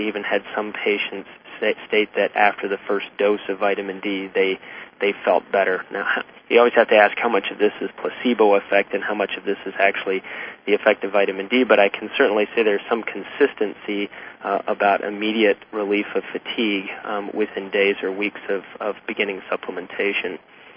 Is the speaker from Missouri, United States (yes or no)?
no; Texas, United States; moved away as an adult; now in Michigan, United States; I'm in Michigan right now, but I grew up in Texas and trained at the University of Texas Health Science Center in Houston